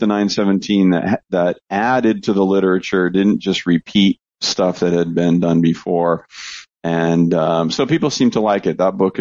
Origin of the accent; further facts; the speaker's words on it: Connecticut, United States; So it could be wrong, but I grew up in Connecticut. So not that far from you guys.